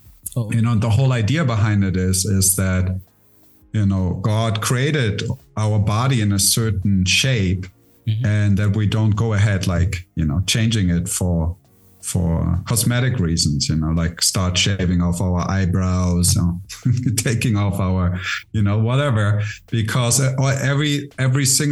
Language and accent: English; Germany; moved away as an adult; also born or lived in India; now in Mexico; Yeah, it's German. So I'm kind of international. I was born in Germany. Mm-hmm. Lived there till I was 25. And then I moved to India.